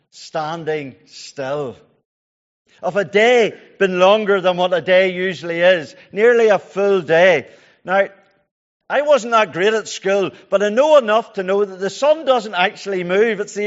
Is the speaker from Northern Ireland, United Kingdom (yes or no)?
yes; Kilkeel, Northern Ireland, United Kingdom; I come from Kilkeel, in case you don't know.